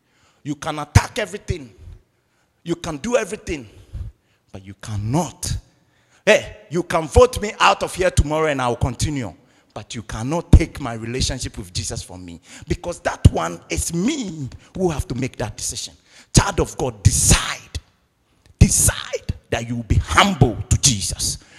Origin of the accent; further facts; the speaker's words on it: Ghana; born there; moved away; also born or lived in United Kingdom; Hey, I was born in Ghana and I went to UK.